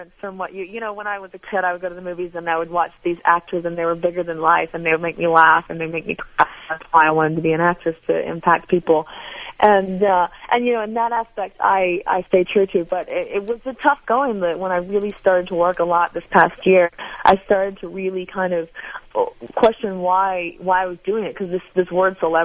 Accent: Atlanta, Georgia, United States; I'm from Atlanta, and it's here in the United States.

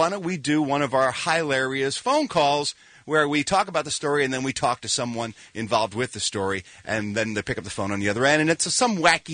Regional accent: Pennsylvania, United States; In my home state of Pennsylvania for many, many, many years, you were only able to buy wine and liquor at a state-run liquor store.

